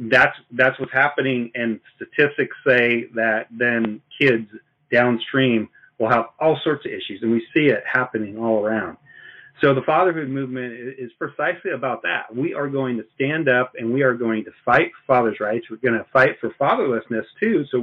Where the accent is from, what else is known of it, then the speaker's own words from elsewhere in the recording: Idaho, United States; yes, I am from Idaho